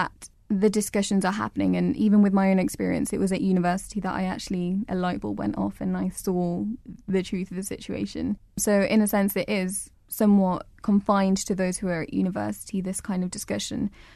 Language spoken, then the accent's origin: English; England, United Kingdom; Well, I would say that I'm English, and does that mean that my history is not to be learnt about?